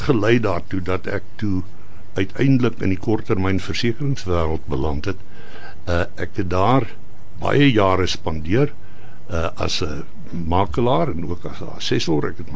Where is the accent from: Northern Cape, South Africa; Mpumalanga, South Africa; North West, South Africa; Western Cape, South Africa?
Mpumalanga, South Africa; Nelspruit; born there; Ek was, toe ek terugkom in Nelspruit. Ek is gebore in Nelspruit.